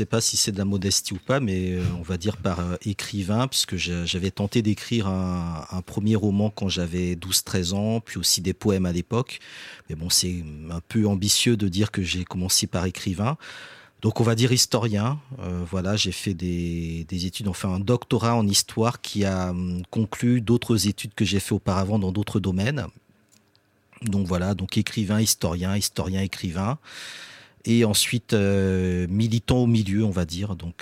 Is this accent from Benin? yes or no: yes; Benin; Donc moi, je suis originaire du Bénin.